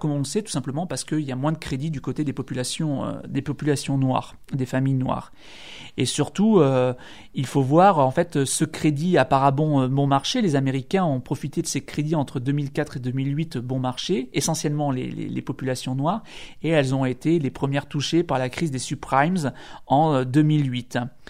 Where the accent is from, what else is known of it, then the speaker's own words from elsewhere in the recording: France; qui n'ont absolument pas la même signification et la même notion que chez nous en France.